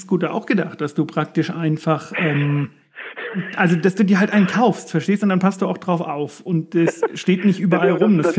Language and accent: German; Erlangen, Bavaria, Germany; ich komme aus Erlangen, ne? Und Erlangen ist eine, nennen wir es mal, sehr fahrradaffine Stadt.